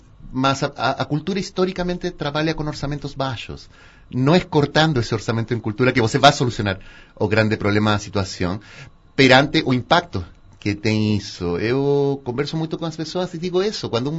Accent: Santiago, Santiago Metropolitan Region, Chile; Portuguese is a second language; now in Brazil; eu sou do Chile, de Santiago, criado e mal criado lá. Estou há uns 12, 13 anos aqui no Brasil. Eu vim em 2005 ao Festival de Campos de Jordão, como aluno do festival

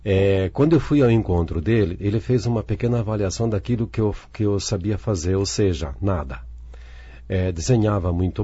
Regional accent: Urussanga, Santa Catarina, Brazil; born there; accent: catarinense; na região onde eu nasci, em Santa Catarina, a famosa Uruçanga, eles falam um pouco mais cantado. Mas como eu só morei em Uruçanga até os 3 anos de idade, e a partir dali os meus pais se transferiram para Francisco Beltrão.

